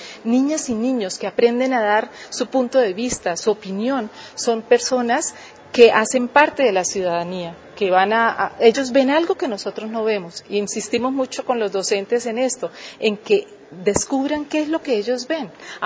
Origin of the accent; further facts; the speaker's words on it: Colombia; Fíjense que nosotros estamos tratando como colombianos de construir ciudadanía